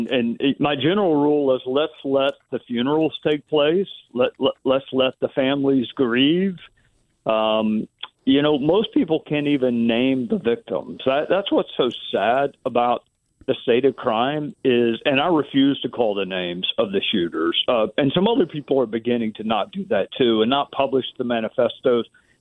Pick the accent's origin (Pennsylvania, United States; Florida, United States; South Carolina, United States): South Carolina, United States; Greenville; born there; now in Spartanburg, United States; Now, I live in Spartanburg, but okay. Obviously I was born in Greenville.